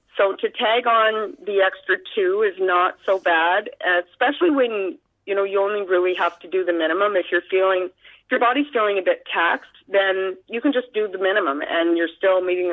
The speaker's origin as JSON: {"language": "English", "town": "Picton", "region": "Ontario", "country": "Canada", "tie": "born or raised there", "said": "It's my hometown, so I wanted to make sure I got there."}